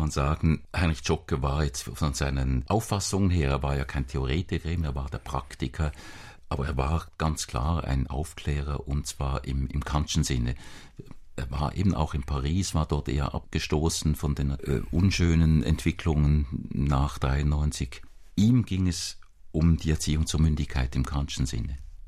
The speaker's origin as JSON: {"language": "German", "town": "Basel", "region": "Basel-Stadt", "country": "Switzerland", "said": "was ich als Basler nicht gewusst habe"}